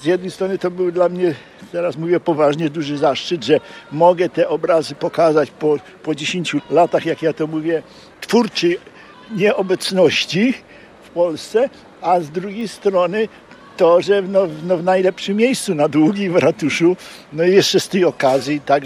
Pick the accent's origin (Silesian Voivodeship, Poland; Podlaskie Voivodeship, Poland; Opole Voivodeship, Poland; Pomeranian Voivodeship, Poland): Pomeranian Voivodeship, Poland; Gdańsk; moved away as an adult; also born or lived in Warsaw / Germany; ja jestem gdańszczanin, urodzony w Warszawie. No i ja czuję się gdańszczaninem, potem mieszkaliśmy w Gdańsku